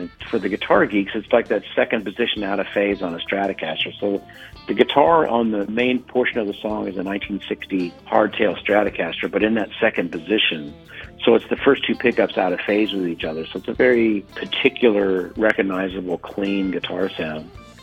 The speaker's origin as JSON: {"language": "English", "town": "Evansville", "region": "Indiana", "country": "United States", "tie": "born or raised there", "said": "we grew up together in Evansville, Indiana, but he lives all over the world now."}